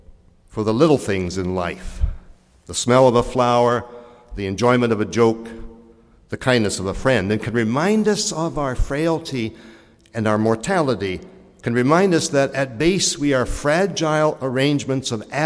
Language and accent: English; Harvey Station, New Brunswick, Canada; up on Cherry Mountain across from the manse where I grew up in Harvey Station.